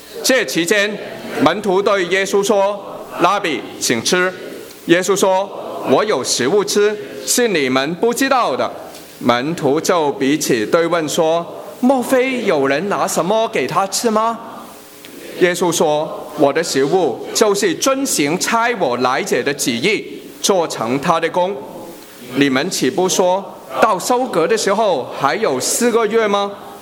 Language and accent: Chinese; China; 然后我们都是中国人，所以我们从中文字来看